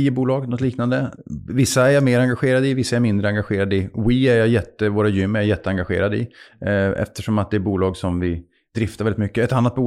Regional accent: Luleå, Norrbotten County, Sweden; Jag är född i Luleå, uppvuxen på 80-talet.

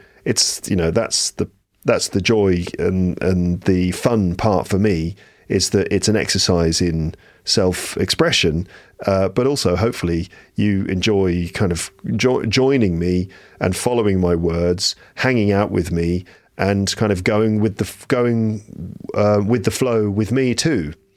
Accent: England, United Kingdom; now in Paris, France; I live in Paris in France. I'm from England.

